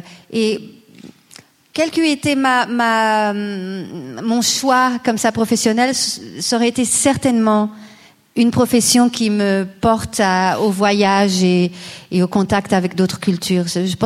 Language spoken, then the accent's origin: French; Vienna, Austria; moved away; also born or lived in Lisbon; toute mon enfance a été imprégnée de métissage, dans le sens où je suis née à Lisbonne, mais tout de suite après, mes parents m'ont emmenée à Vienne, en Autriche, où mon père avait fait des études à l'Académie de musique.